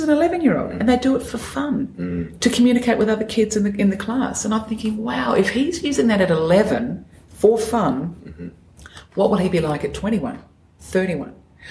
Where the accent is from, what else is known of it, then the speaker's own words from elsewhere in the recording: Adelaide, South Australia, Australia; And I say, Adelaide, what part of Adelaide? Here we go, Elizabeth.